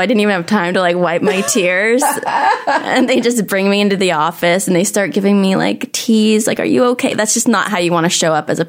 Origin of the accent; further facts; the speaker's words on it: San Diego, California, United States; also born or lived in New York; I was born in San Diego.